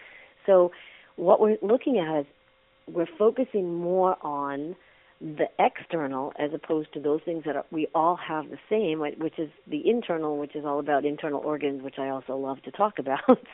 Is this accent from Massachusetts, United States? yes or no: yes; Massachusetts, United States; So I was already dancing growing up outside of Boston and grew up in mom's dancing school. I was doing performances in the local Boston Nutcracker.